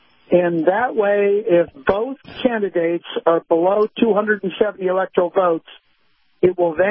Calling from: Tampa, Florida, United States; Hello, … from Tampa.

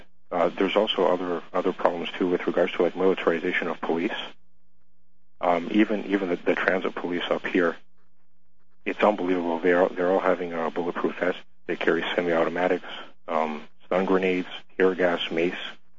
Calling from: Toronto, Ontario, Canada; I'm calling up from Toronto, Canada, to let you know that, you know, we have problems up here, too

